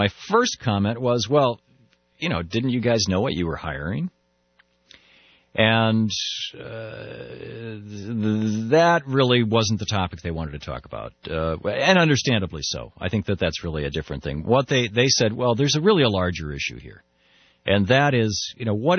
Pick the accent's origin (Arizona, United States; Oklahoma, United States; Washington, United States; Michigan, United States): Michigan, United States; You know, like, Michigan State. I grew up in Michigan.